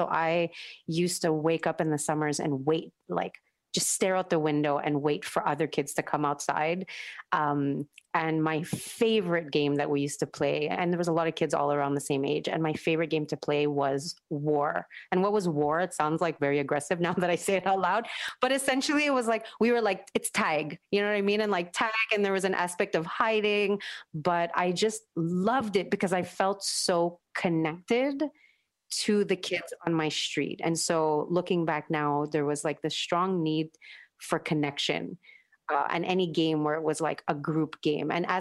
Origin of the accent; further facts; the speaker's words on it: Brossard, Quebec, Canada; I grew up in the South Shore in Brossard, and I had, you know, lots of Filipinos on my street